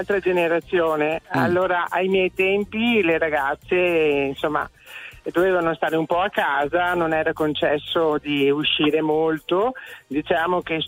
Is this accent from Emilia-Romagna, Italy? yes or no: no; Padua, Veneto, Italy; dalla provincia di Venezia, ma in realtà io sono padovana.